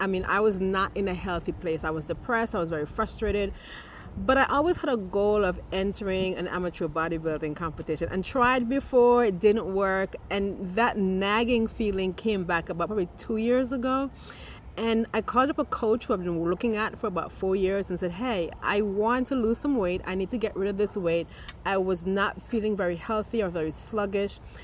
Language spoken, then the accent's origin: English; St. Vincent & Grenadines; I wanted an oasis that would have almost all of the fruit trees I grew up with in St. Vincent and the Grenadines.